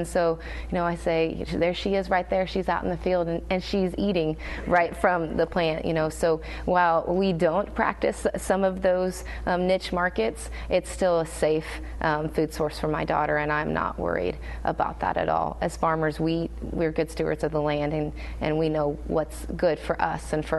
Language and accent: English; Stockton, Missouri, United States; I am from Southwest Missouri, a little town called Stockton in Cedar County.